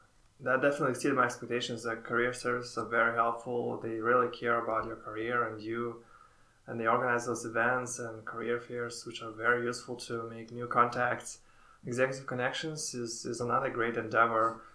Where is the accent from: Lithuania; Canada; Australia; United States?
Lithuania; Vilnius, Vilnius County; English is a second language; moved away as an adult; Yes, I'm originally from Lithuania, from the capital of Lithuania, which is Vilnius.